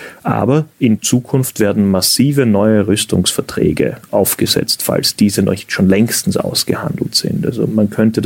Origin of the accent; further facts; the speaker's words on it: Austria; soll ich als Österreicher einem Deutschen etwas über historische Schulden erklären?